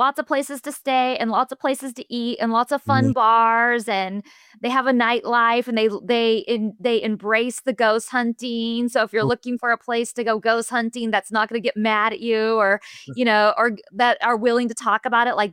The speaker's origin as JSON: {"language": "English", "region": "California", "country": "United States", "said": "I'm from Northern California, so I'm gonna have to meet up with your other half"}